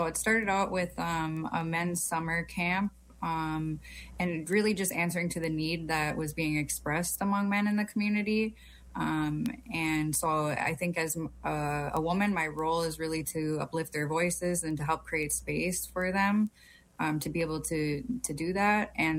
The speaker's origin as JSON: {"language": "English", "region": "Minnesota", "country": "United States", "said": "I'm the development director at NAC. I'm from the White Earth Nation, Crank Clan."}